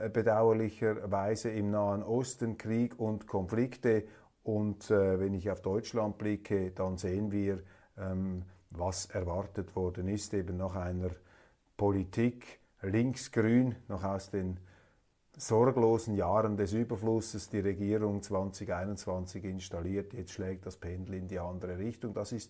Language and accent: German; Switzerland; Als Schweizer sage ich einfach